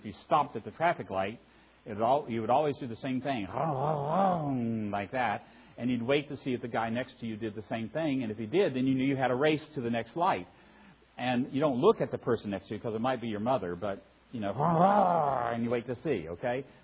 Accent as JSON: {"language": "English", "town": "Roanoke", "region": "Virginia", "country": "United States", "tie": "born or raised there", "said": "I grew up in Roanoke, Virginia. I'm a hillbilly from Southwest Virginia."}